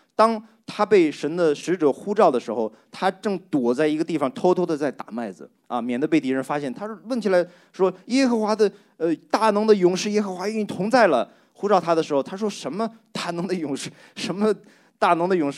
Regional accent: China; 他们大概也忘记我是个中国人。

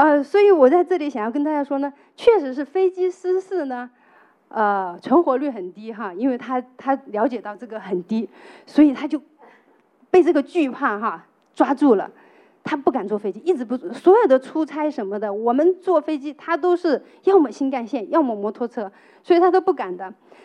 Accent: China; 我们中国人里面有一句话叫做"能者多劳"

